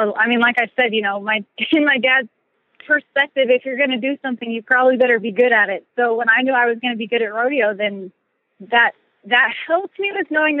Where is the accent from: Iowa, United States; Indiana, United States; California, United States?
California, United States; born there; Okay, so I was born in California, and my dad, he was a Major League Baseball player